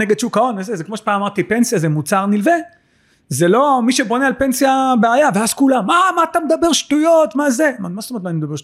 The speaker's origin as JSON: {"language": "Hebrew", "town": "Holon", "region": "Tel Aviv District", "country": "Israel", "said": "בכל זאת אני חולוני, אז הסוחר שבי יוצא החוצה"}